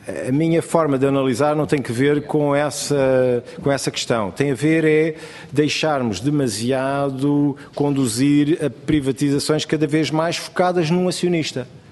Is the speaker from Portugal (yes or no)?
yes; Portugal; Eu gostava de ter participado como português, né?